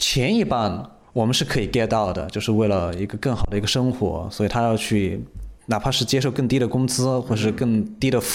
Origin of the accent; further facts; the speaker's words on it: China; 因为我们知道身为中国人，我们在中国的这些外资企业他们遇到的困境我们大概知道